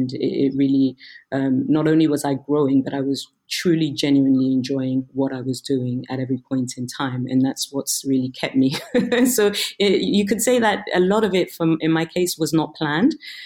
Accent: London, United Kingdom; also born or lived in Ghana; I'm fully Ghanaian, but I was born in Ghana. We left when I was still a baby. We went to the UK. So I grew up in the UK, all my schooling, formative years were there. So, you know, if you ask me where is home today, I'll tell you it's both London and Accra, Ghana

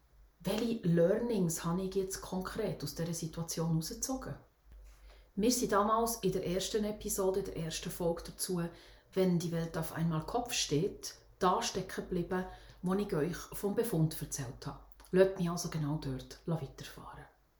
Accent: Switzerland; accent: Swiss German; first language Swiss German; Und zwar Schweizerdeutsch. Meine Muttersprache eigentlich, ursprünglich.

